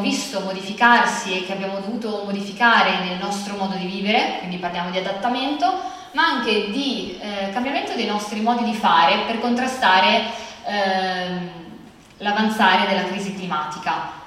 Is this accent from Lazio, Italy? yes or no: no; Rimini, Emilia-Romagna, Italy; che io personalmente non conosco benissimo perché sono di Rimini